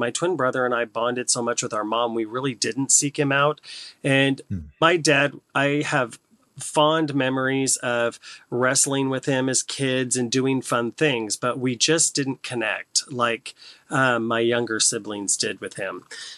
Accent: Port Orchard, Washington, United States; So I was born and raised in Port Orchard, Washington, which, for those of you who don't know, it's across the Puget Sound from Seattle.

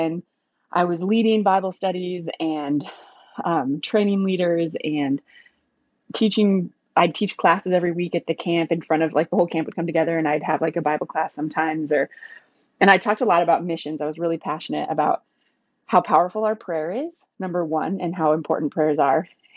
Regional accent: Alliance, Nebraska, United States; I grew up in Alliance, Nebraska, and we had the highest teen pregnancy rate per capita.

